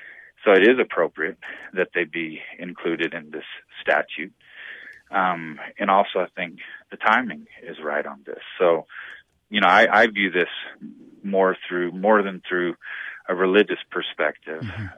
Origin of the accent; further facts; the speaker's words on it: Houston, Texas, United States; I grew up in Houston, and I have had so many of my high school buddies contact me